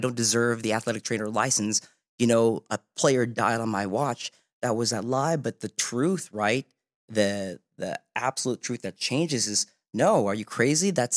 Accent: Macon, Georgia, United States; Hell no. I'm from Georgia.

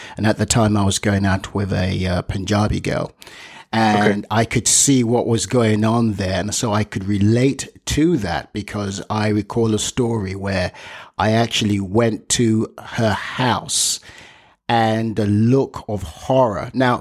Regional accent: Nigeria; I as a Nigerian, I can never get it despite me being married to a Tamilian

